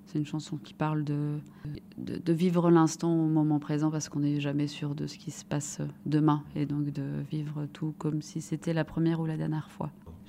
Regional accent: Sierre, Valais, Switzerland; parce que j'ai essayé de l'aider dans ses recherches, comme je suis de Sierre.

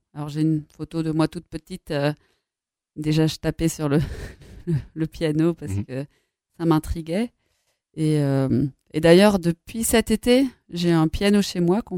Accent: Sierre, Valais, Switzerland; moved away; De petit. Bah, j'ai grandi à Sierre. J'ai joué dans un groupe de thrash metal en Valais.

